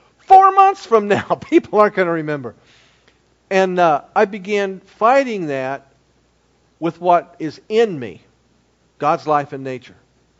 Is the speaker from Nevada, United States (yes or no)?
no; Ohio, United States; I'm from Ohio, and my favorite college team has always been Ohio State Buckeyes.